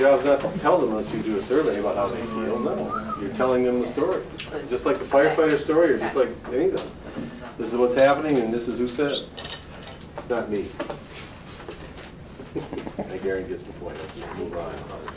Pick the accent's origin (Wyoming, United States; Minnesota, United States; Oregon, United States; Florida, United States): Florida, United States; Fort Lauderdale; I grew up in Fort Lauderdale, so I'm not.